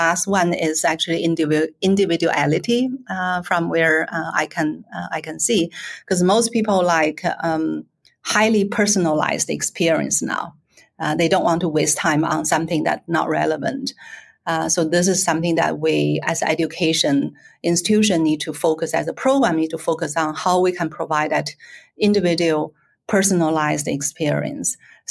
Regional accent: Beijing, China; also born or lived in United Kingdom; now in Michigan, United States; growing up in Beijing. And then I lived in the UK for 25 years

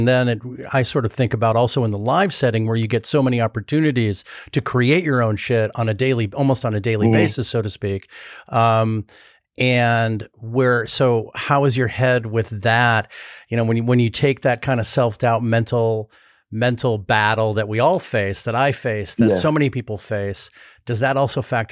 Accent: Chicago, Illinois, United States; And before I forget to say, I'm from Chicago.

